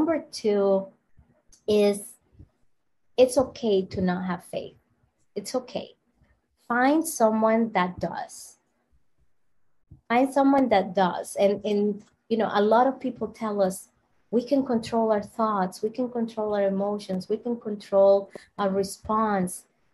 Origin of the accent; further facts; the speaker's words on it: Dominican Republic; because you know, I'm from the Dominican Republic, so I really don't like those terms.